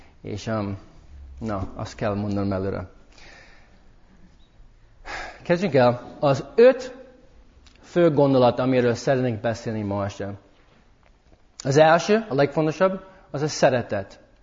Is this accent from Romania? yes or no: no; United States; Hungarian is a second language; now in Hungary; magyar nevem van, de egy Amerikából jöttem. És 5 éve vagyok itt Magyarországon